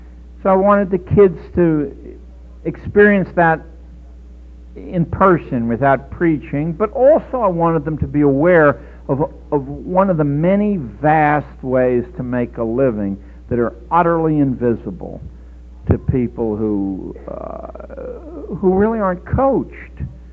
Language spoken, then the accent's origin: English; Pittsburgh, Pennsylvania, United States; moved away as an adult; When I came from Pittsburgh to Columbia University, I used to set aside a street like Broadway